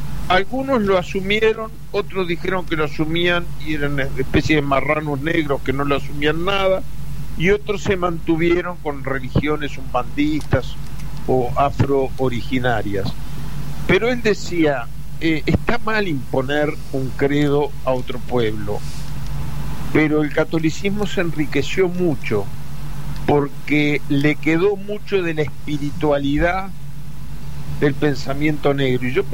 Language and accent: Spanish; United States; Yo me crié en Estados Unidos, yo llegué a Estados Unidos muy muchacho y volví de 30 años.